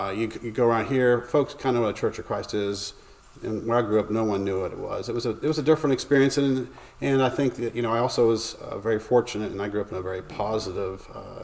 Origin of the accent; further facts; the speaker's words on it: Orlando, Florida, United States; men like Chuck Lipford, Arnold Smead, and some others who were, who I grew up with in Orlando